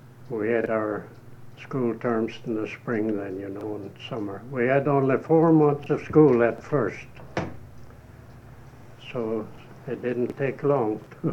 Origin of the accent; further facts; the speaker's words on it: Minnesota, United States; English is a second language; So I was between 9 and 10 years old before I went to school. And I couldn't speak English. So the school was in English, of course. We lived in a Norwegian settlement back east, you know, back in Minnesota.